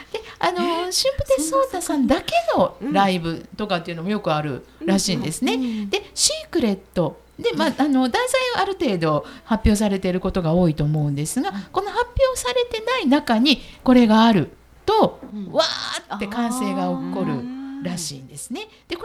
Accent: Kansai, Japan; accent: Kansai dialect; 私たちがネイティブでできるのであれば関西弁の方がやりやすいかなと思って

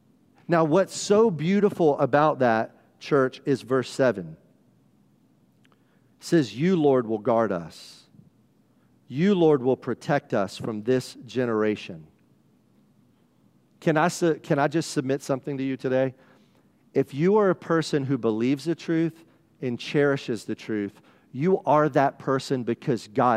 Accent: South Carolina, United States; Like, I grew up in South Carolina, in and out of church.

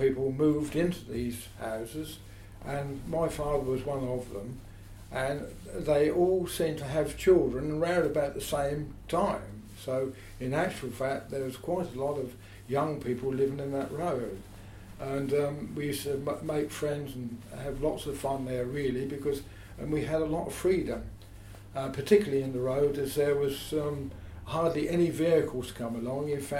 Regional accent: Morden, London, United Kingdom; I lived in Tiptree for about 3 years. So, in actual fact, I'm what you would call an old Mordanian, and I don't particularly want to move, as I like the town very much

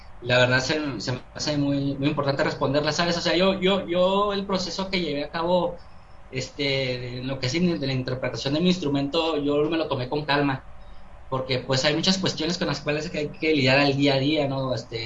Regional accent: Mexico; México, güey, o sea, tu país, como que llega algo en mí, ¿no? Hay una espinita de mi lengua materna, ¿no?

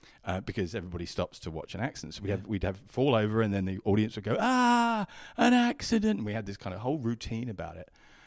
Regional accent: England, United Kingdom; I'm from England

